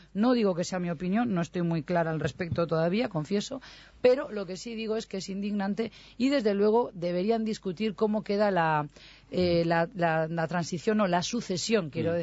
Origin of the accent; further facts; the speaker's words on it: Spain; Porque también habla mucho de cómo somos los españoles.